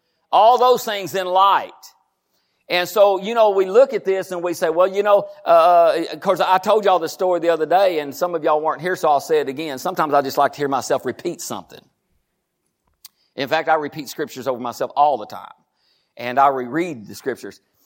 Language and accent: English; Texas, United States; I mean, we're from Texas, but we still know what that means.